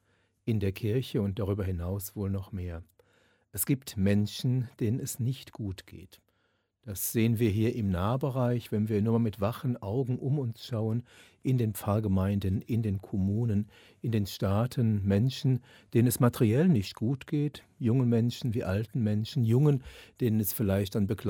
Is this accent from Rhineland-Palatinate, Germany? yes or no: yes; Rhineland-Palatinate, Germany; Ich stamme aus dem Bistum Trier, aus der Mosel- und Eifelgegend. In meiner Heimat gibt es sehr wenig Kolpingsfamilien.